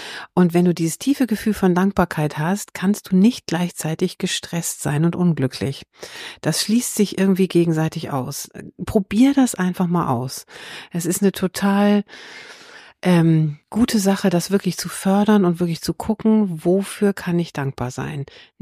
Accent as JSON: {"language": "German", "region": "Hamburg", "country": "Germany", "said": "Ich komme aus Hamburg."}